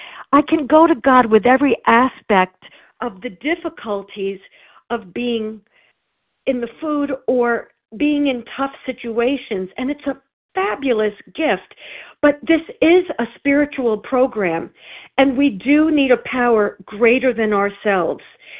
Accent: New York, United States; now in Texas, United States; And in Texas right this moment, but I am from New York.

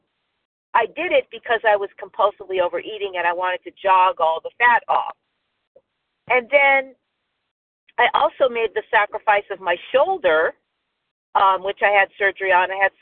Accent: Palmdale, California, United States; I am from Palmdale, California in Los Angeles County.

